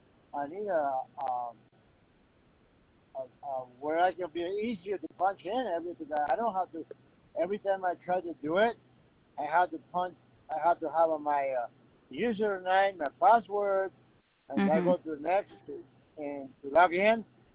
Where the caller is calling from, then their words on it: North Dakota, United States; I'm calling from North Dakota.